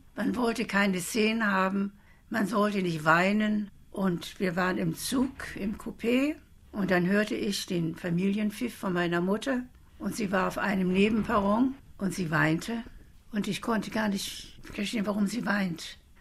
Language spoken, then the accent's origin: German; Hamburg, Germany; Meine Kindheit in Hamburg ab 1933 war Angst.